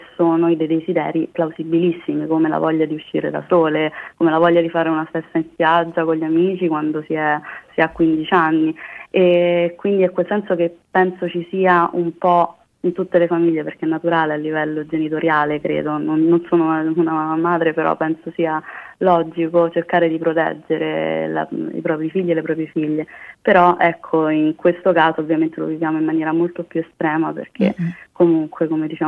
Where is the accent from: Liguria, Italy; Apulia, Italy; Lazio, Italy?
Lazio, Italy; Latina; a parte nella mia città natale, io sono di Latina